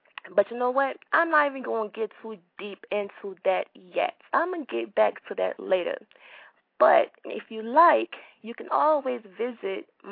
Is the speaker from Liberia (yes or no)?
yes; Liberia; And yes, if you must know, I am from Liberia myself.